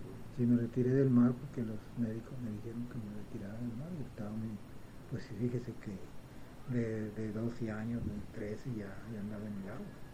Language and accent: Spanish; Guaymas, Sonora, Mexico; moved away as an adult; no, ya de allá, cuando nos vinimos de Guaymas, ya venía ya 18, 19 años, ¿no?